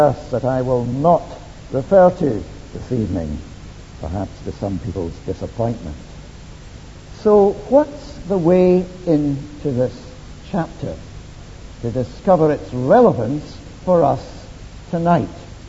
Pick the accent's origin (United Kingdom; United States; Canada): United Kingdom; Scotland; And even as a Scot, I found the joke which an Englishman told to me at Keswick 4 weeks ago quite amusing.